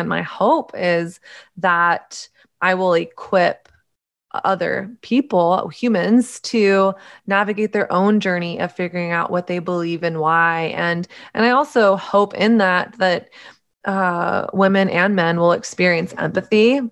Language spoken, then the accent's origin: English; Southern United States, United States; it's my story of growing up in Southern conservative Christian culture in the height of the purity movement.